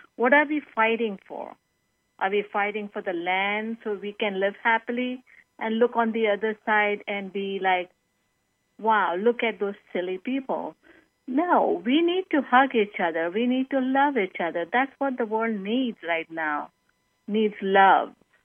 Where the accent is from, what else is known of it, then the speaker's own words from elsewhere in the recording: India; moved away as an adult; now in United States; Like, I came from India. I came from India, got married, and came here.